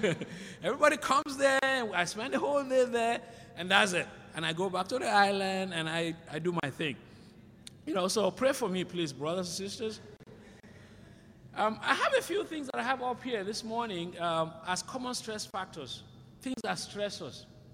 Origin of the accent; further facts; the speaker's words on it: Nigeria; I'm from Nigeria. I love my country. My family is back there.